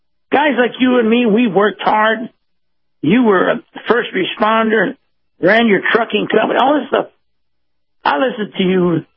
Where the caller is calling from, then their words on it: Bradenton, Florida, United States; from Bradenton, Matt.